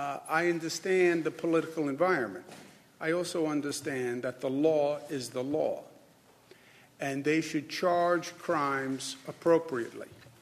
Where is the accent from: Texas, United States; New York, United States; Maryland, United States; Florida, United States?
New York, United States; It's not because I'm from New York.